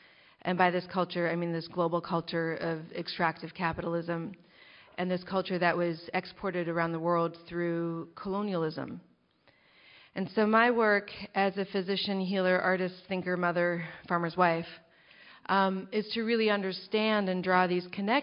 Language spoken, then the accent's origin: English; California, United States; born there; now in Oakland, United States; I was born on Ramaytush Ohlone territory, which is the peninsula north of here. And I live now in Chechenyo Ohlone territory, in the area known as the territory of Huchin, now known as Oakland.